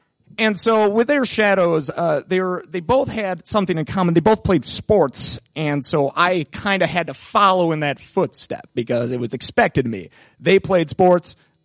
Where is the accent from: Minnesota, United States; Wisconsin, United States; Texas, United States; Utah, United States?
Wisconsin, United States; Appleton; because I went in my hometown of Appleton, Wisconsin.